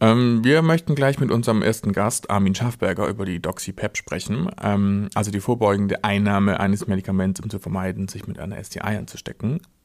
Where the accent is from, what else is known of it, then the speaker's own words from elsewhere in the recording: Stuttgart, Baden-Württemberg, Germany; ich bin auch aus Stuttgart und auch schwul und auch in der Szene unterwegs.